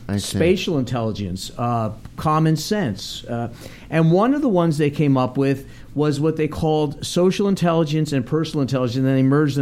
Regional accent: New Jersey, United States; Yeah, New Jersey side of Philadelphia.

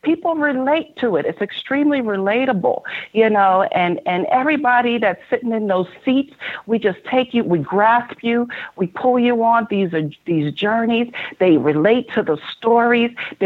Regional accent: Bronx, New York, United States; also born or lived in Philadelphia; That's where I'm from, growing up in the Bronx, New York, Philadelphia

